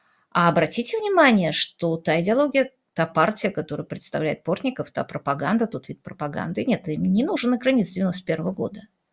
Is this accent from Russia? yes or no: yes; Russia; я россиянка.